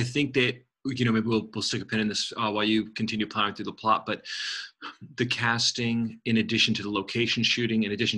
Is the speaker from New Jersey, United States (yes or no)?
yes; New Jersey, United States; I'm not Jewish, but I'm Italian from Jersey, which is actually very close.